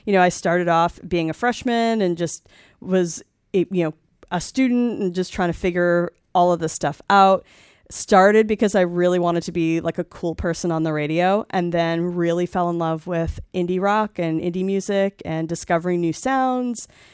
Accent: Massachusetts, United States; But, you know, back in Massachusetts where I'm from

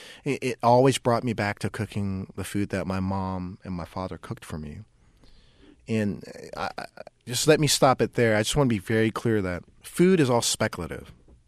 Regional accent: Oakland, California, United States; So I'm a first generation Vietnamese American from Oakland native. My parents are from Vietnam, and I grew up in West Oakland.

